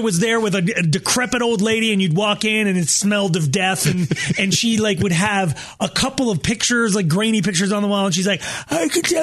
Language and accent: English; Longmont, Colorado, United States; But what we did, growing up in Longmont, Colorado, we're only third on the food chain for water. Maybe not even that.